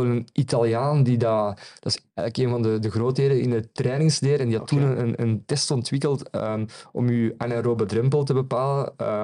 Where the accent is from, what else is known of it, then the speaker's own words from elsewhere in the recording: Flemish Brabant, Belgium; En ik ben ook opgegroeid aan de Leuvense Vaart.